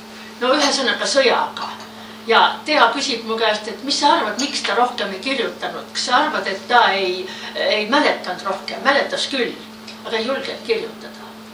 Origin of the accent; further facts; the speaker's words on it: Kolovere, Lääne County, Estonia; elasin seal Kolovere riigi hoolekandekoolis , elasin ja olen võib-olla üks vähestest , kes on Kolovere lossis sündinud ja üles kasvanud .